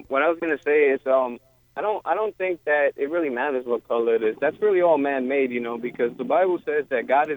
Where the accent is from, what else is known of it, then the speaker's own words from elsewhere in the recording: El Salvador; they say that I'm from Central America. I'm from El Salvador, and they say that the original Hebrews were black and my color, like brown